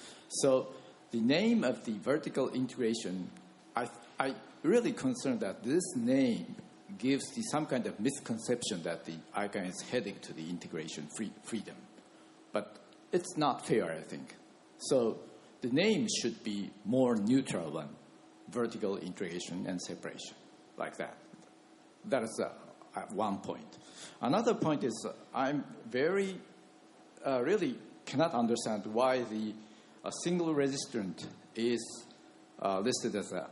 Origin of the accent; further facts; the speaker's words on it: Japan; I'm from Japan.